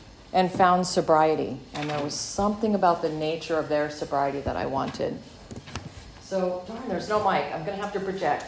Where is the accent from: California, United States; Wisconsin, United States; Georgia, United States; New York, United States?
California, United States; Orcutt; What a great life in a lot of ways it was growing up in Orchid before all the development. When my folks moved here from Minnesota following a semi in a huge snowstorm across country